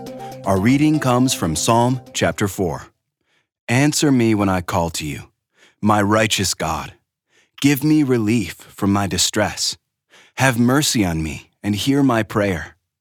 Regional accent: Moscow, Russia; I was born and raised in Moscow, USSR, at the height of the Cold War.

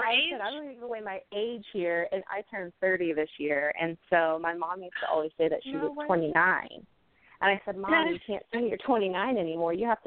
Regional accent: Ohio, United States; We're originally from Ohio, so we're used to a little bit of snow

